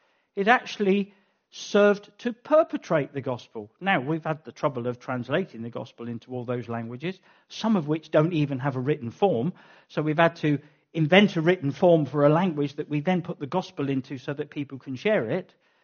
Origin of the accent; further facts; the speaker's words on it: United Kingdom; It's such a difficult thing to imagine and to cry out for, partly because we're British.